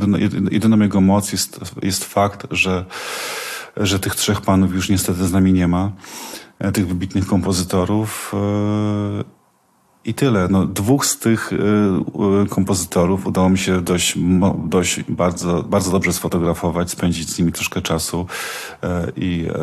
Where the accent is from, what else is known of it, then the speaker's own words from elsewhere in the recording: Silesian Voivodeship, Poland; Ja mieszkam, jakby wychowałem się na Górnym Śląsku, więc dla mnie to jest bardzo ważny region.